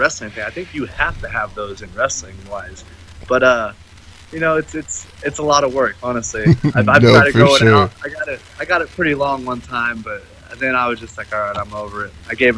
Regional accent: Oklahoma, United States; Well, my mom and dad both moved to Oklahoma, but I grew up on the Osage Nation Reservation

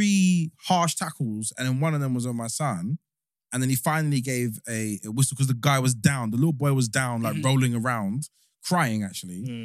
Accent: Hackney, London, United Kingdom

